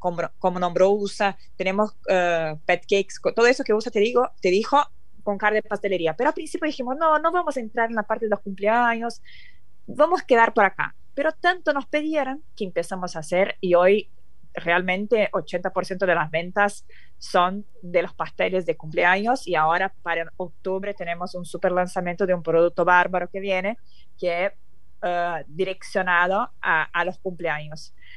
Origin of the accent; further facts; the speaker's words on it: Brazil; Spanish is a second language; al final somos brasileñas.